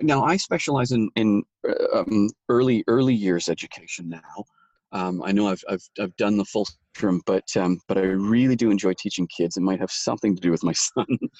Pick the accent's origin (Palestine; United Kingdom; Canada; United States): Canada; moved away; And that being said, I mean, as a Canadian, it's still kind of dirty.